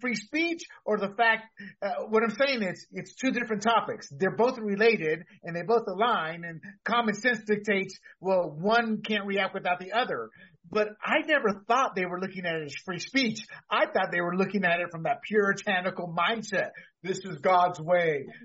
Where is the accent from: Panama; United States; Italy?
Panama; and then there's a kid growing up in Panama. I had dabbled in weed because you grow up with it.